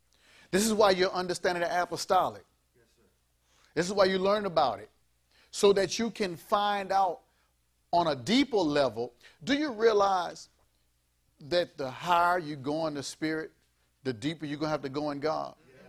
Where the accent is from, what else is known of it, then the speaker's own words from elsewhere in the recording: Gosmo, Louisiana, United States; We was living in Gosmo. I grew up in Gosmo before we moved to Gonzales. We were living in Gosmo